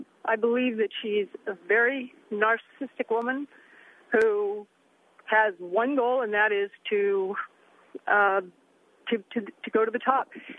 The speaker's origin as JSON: {"language": "English", "region": "Alaska", "country": "United States", "said": "As I said, I'm from Alaska"}